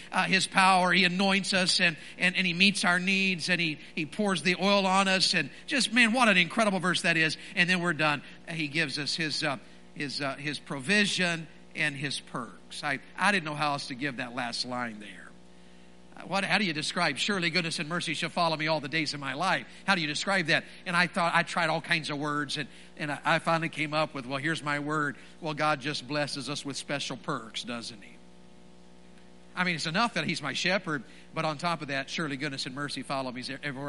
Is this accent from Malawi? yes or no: no; Tennessee, United States; I was raised in Tennessee in the mountains, and we were poor as dirt.